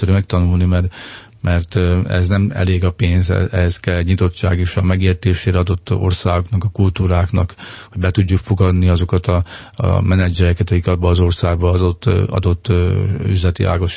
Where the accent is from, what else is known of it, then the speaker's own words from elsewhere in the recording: Hungary; tehát érzem annak ellenére, hogy magyar vagyok, sokkal nyitottabb vagyok ilyen értelemben a szláv kultúrára is